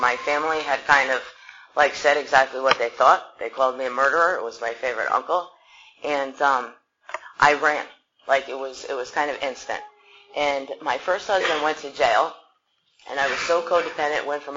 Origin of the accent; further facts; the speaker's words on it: West Haven, Connecticut, United States; I did not go back to West Haven, my hometown. I stayed in this godforsaken town.